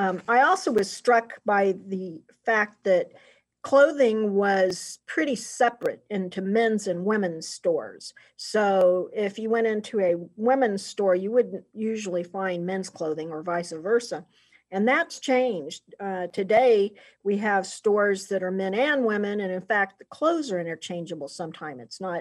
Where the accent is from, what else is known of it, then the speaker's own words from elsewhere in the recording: Wichita, Kansas, United States; when I was growing up, I grew up in Wichita.